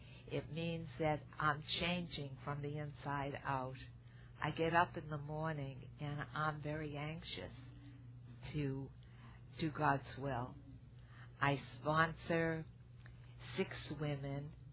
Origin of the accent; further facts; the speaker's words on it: Boston, Massachusetts, United States; I come from Boston, where in the winter we have to hibernate, and here everything grows all year round